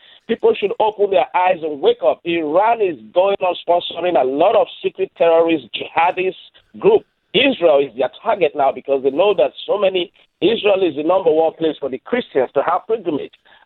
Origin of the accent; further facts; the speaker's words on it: South East Nigeria, Nigeria; I am from Biafra.